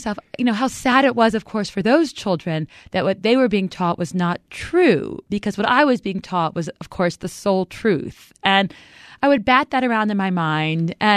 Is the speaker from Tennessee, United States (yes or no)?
yes; Memphis, Tennessee, United States; Well, I grew up in the Orthodox Jewish community. I actually grew up in Memphis, Tennessee, which is not usually thought of as a stronghold of Jewish communities.